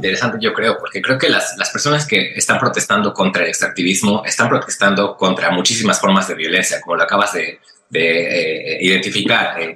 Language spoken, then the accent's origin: Spanish; Mexico; now in United States; yo soy un inmigrante mexicano que ha vivido en Estados Unidos muchos años y he cruzado muchas veces la frontera con Estados Unidos.